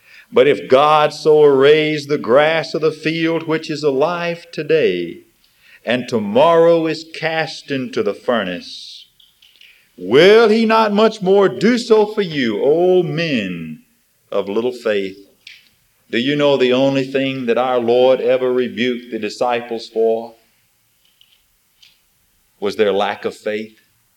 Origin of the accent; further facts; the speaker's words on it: Montgomery, Alabama, United States; I'm from Montgomery. If you're raised in the cradle of the Confederacy, you read Robert E. Lee and a lot of other things besides.